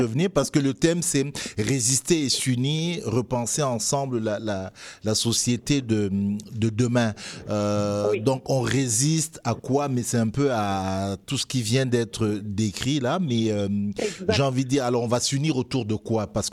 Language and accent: French; Montreal, Quebec, Canada; Montréalais, je suis pas à Laval, je suis montréalais.